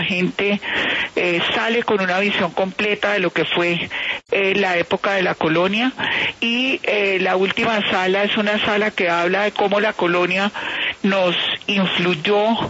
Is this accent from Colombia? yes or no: yes; Cali, Valle del Cauca, Colombia; accent: caleño; now in Bogotá, Colombia; yo sí tengo mi acento caleño, y cuando voy a mi tierra pues se me pega más, pero la verdad es que yo estudié acá en Bogotá y pues mucha gente me dice, no, usted habla como neutro, no tiene el arrastrado ayuno, pero cuando estoy en mi ciudad se me pega.